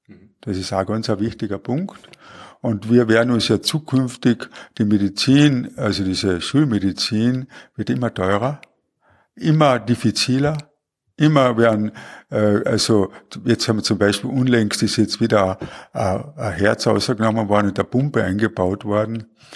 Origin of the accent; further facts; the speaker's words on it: Klagenfurt, Carinthia, Austria; und ist dann letztendlich in Klagenfurt gelandet und deswegen bin ich in Klagenfurt aufgewachsen.